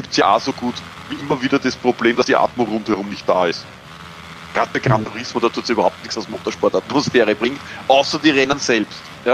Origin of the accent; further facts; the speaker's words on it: Austria; als Österreicher habe ich mich natürlich für KTM entschieden.